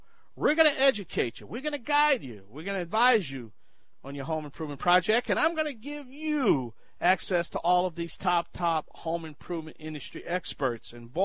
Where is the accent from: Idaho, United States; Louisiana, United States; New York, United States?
Louisiana, United States; I'm the Cajun originator down in South Louisiana, down in Cajun country.